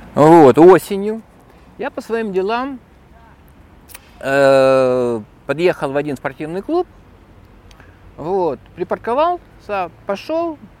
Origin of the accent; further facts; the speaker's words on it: Kyiv, Ukraine; я киевлянин.